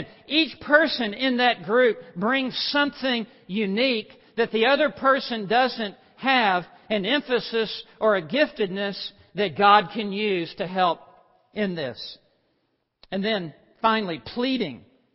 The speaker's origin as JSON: {"language": "English", "town": "St. Petersburg", "region": "Saint Petersburg", "country": "Russia", "second_language": "English", "moved": "yes", "lives_now": "United States", "said": "And she moved to America. And she moved to Alabama. And so I came from St. Petersburg, Russia, to Alabama."}